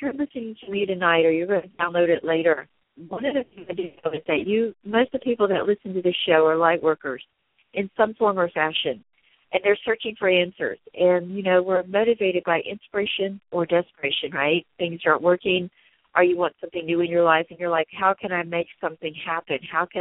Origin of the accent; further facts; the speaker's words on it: the South, United States; because I used to only date Southern guys because I'm from the South